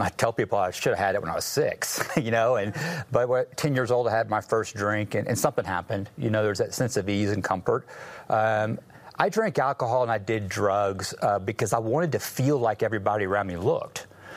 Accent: Plano, Texas, United States; Well, at a young age, I grew up in the Dallas area, and actually grew up in Plano, Texas.

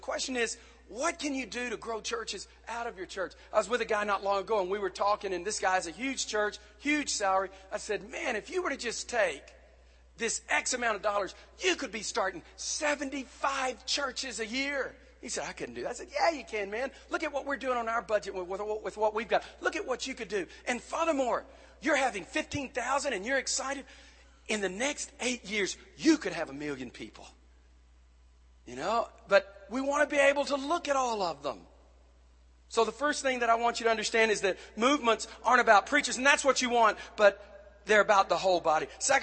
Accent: Texas, United States; But I'm from East Texas with 1,000 people.

